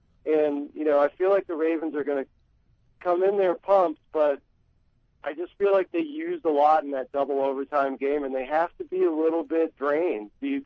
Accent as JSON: {"language": "English", "town": "Concord", "region": "New Hampshire", "country": "United States", "tie": "born or raised there", "also_born_or_lived": "Colorado", "moved": "yes", "said": "I grew up in Concord, New Hampshire, and – I've been out in Colorado 20 years"}